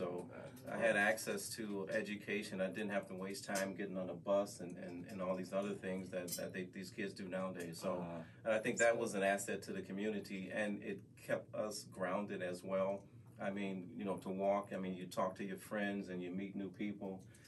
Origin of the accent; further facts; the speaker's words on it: Milwaukee, Wisconsin, United States; In Milwaukee, being born and raised in Milwaukee, that's how we lived, and that's how we treated each other in the community.